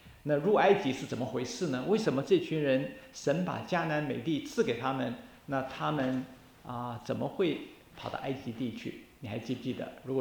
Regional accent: China; moved away as an adult; now in United States; 我以前来到美国念书的时候，1970年代中期的时候，来到这边，我知道我们中国人是过几个主要的节日，

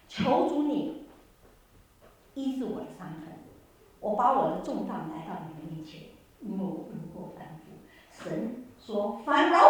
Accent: China; 我们中国人在新年的时候喜欢大扫除，把家里通清除掉，所谓的除旧布新。

